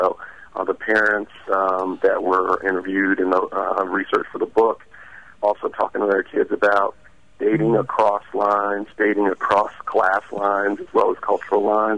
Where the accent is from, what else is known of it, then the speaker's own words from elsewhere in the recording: the South, United States; now in Philadelphia, United States; And I know as a Southerner coming to Philadelphia